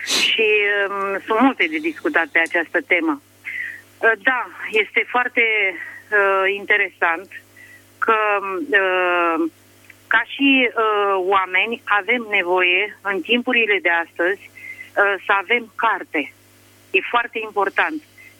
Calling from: Drobeta-Turnu Severin, Mehedinți County, Romania; și sunt din Turnul Severin.

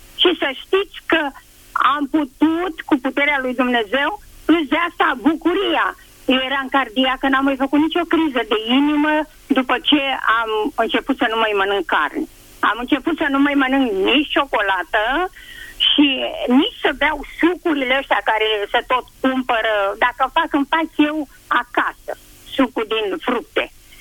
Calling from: Craiova, Dolj, Romania; de la Craiova.

